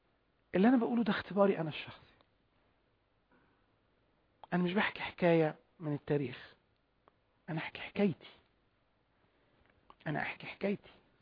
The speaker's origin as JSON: {"language": "Arabic", "country": "Egypt", "said": "مش موجود عندنا في مصر."}